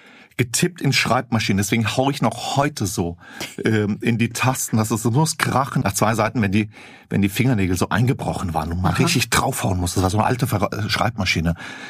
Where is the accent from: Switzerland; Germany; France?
Germany; Flörsheim am Main, Hesse; Ja, und also die Stadt, wo ich aufgewachsen bin, Flörsheim am Main, bei Rüsselsheim, Opel, ist jetzt nicht so, dass ich da irgendwie weit und breit der einzige Ausländer gewesen wäre.